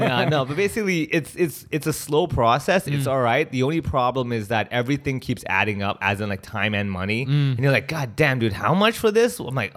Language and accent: English; Hong Kong; my life growing up in Hong Kong